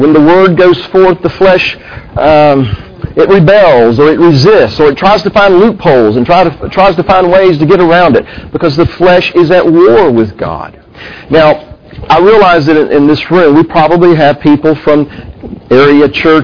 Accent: Georgia, United States; it should also be noted that I grew up in South Georgia.

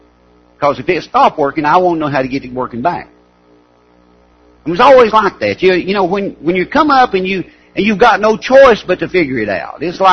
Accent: Appalachia, United States; We grew up in Appalachia and we were poor.

